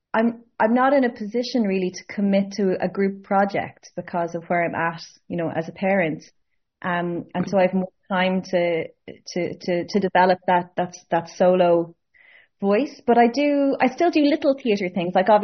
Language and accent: English; Ireland; now in Montreal, Canada; So, my partner's from France and I'm from Ireland